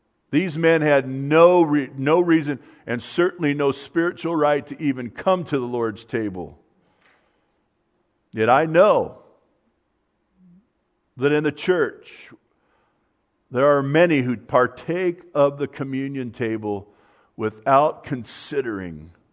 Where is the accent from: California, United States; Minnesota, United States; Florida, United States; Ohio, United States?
California, United States; now in Michigan, United States; I grew up in Southern California, and I know that they have coastlines here in Michigan